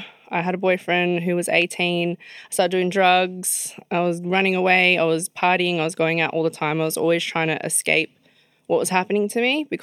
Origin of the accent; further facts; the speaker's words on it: Sydney, New South Wales, Australia; So I grew up in Mascot, which is in Sydney.